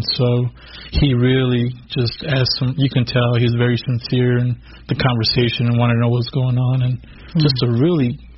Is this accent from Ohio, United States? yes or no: no; Los Angeles, California, United States; born there; my parents came here as immigrants as well, looking yeah. for a better life. And I was lucky. I was born in Los Angeles